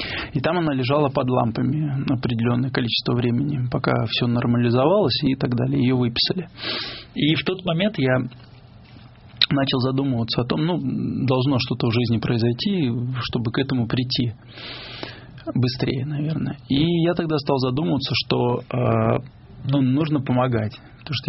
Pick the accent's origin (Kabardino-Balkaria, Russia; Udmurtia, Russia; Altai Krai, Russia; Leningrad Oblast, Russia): Leningrad Oblast, Russia; Kingisepp; now in Saint Petersburg, Russia; И начали свою работу с Кингисеппа, с моего родного города.